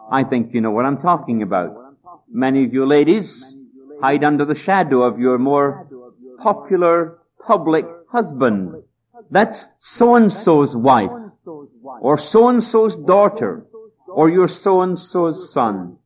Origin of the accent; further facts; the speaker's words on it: Scotland, United Kingdom; when I grew up in Scotland, I had no identity in many, many situations.